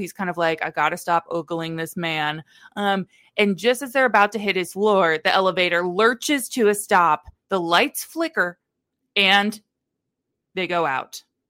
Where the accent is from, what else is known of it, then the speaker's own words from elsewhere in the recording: Midwest, United States; we are also from the Midwest where I feel like everybody invites everybody's to weddings.